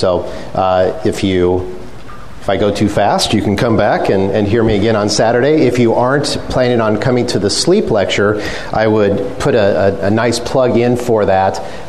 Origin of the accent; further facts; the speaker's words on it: Boise, Idaho, United States; So I, as Carrie said, I'm from Boise, Idaho.